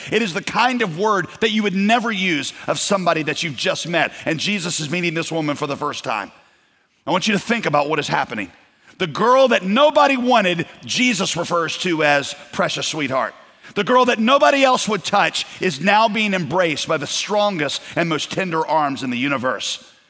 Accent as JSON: {"language": "English", "country": "United States", "said": "they would immediately start picking up on stuff that as an American, I never picked up on."}